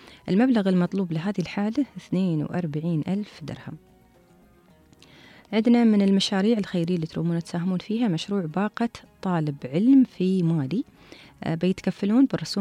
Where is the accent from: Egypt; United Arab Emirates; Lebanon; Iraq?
United Arab Emirates; Dubai; عندنا في دبي